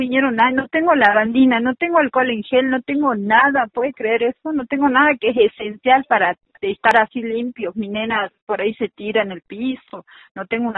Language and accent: Spanish; Salta, Argentina; en nuestra propia provincia somos salteños, ¿entiendes? No somos de otro lado, somos salteños